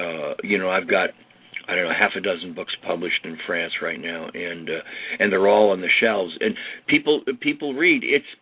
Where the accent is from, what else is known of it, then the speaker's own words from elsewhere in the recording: Los Angeles, California, United States; I'm born and raised in Los Angeles, but, and you know, I'm an American